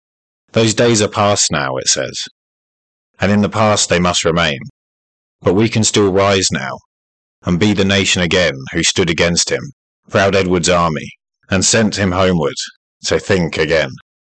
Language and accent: English; England, United Kingdom; I am, as you can probably guess by my accent, from England. My mum's side of the family, however, are Scottish.